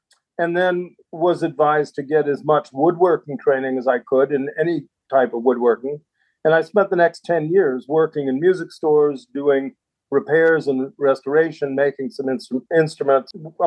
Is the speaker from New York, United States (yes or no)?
no; Michigan, United States; now in Maine, United States; I'm actually from Michigan, but I have lived here most of my life.